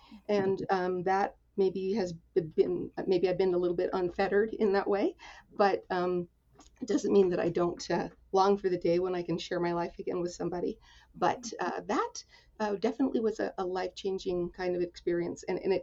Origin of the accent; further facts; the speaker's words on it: Arizona, United States; I claim Arizona as my home state. My family moved around an awful lot when I was little, but Arizona was sort of where I went to junior high and high school, and my mother and sister are still there.